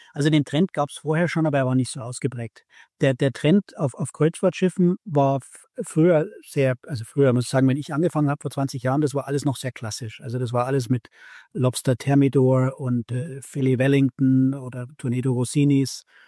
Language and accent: German; Bavaria, Germany; Also ich komme ursprünglich auch aus der Hotellerie, Gastronomie in Deutschland. Bin in Südost-Oberbayern aufgewachsen. Das ist ja eine sehr touristische Gegend.